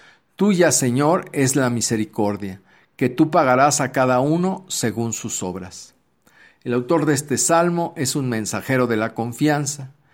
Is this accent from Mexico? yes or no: yes; Mexico; desafortunadamente como mexicanos